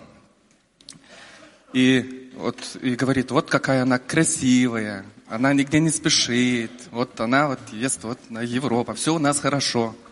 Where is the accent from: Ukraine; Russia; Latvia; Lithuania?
Lithuania; Vilnius, Vilnius County; Я из Вильнюса.